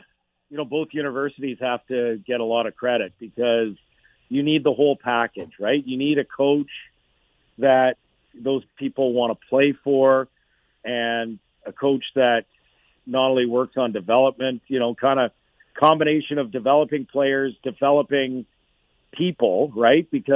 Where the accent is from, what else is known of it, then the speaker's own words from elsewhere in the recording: Edmonton, Alberta, Canada; you really hadn't heard of Gonzaga unless you had Spokane television, which we did growing up in Edmonton